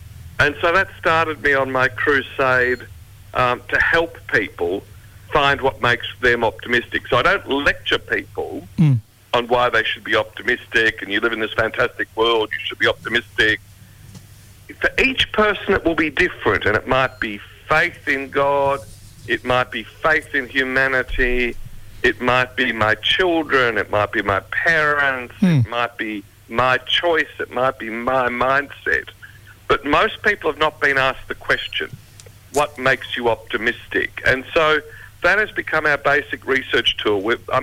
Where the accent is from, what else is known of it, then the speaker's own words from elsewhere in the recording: Australia; everywhere I went, people heard my accent, and there was immediately this friendliness towards Australians